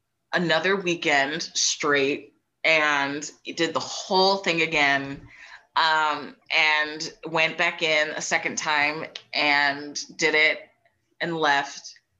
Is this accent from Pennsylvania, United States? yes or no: yes; Pennsylvania, United States; I'm actually from the Philly suburbs, if you couldn't tell from how I sound.